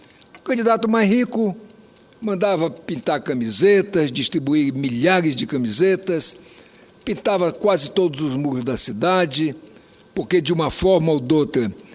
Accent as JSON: {"language": "Portuguese", "region": "Roraima", "country": "Brazil", "said": "nós temos lá no meu estado mesmo, o município de Caiacaraí, que é maior do que alguns estados."}